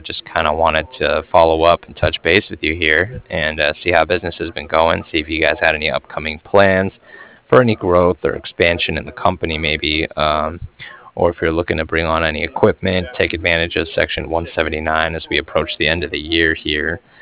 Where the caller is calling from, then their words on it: Cardiff, Wales, United Kingdom; I was calling from Cardiff, and I was calling regarding some financing that was done with Wells Fargo.